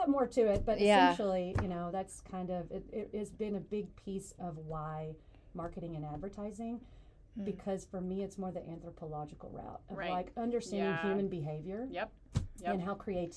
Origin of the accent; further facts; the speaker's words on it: Arkansas, United States; my family's all, like, an 8-hour drive away because I'm from Arkansas.